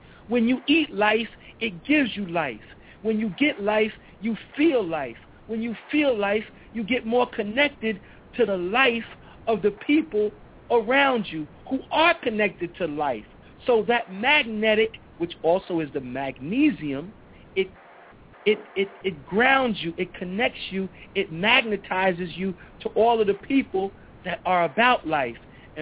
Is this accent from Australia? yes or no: no; Brooklyn, New York, United States; I'm a brother from Brooklyn, and there is no way that weed did not escape my experience.